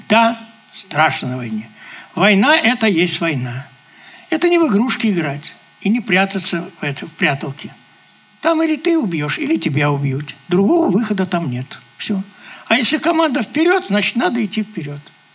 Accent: Kaluga Oblast, Russia; born there; Значит, я родился в Калужской области.

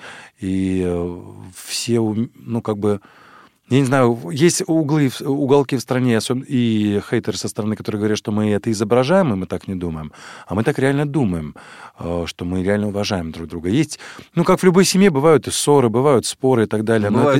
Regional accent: Novorossiysk, Krasnodar Krai, Russia; Да, абсолютно верно. Я родом из

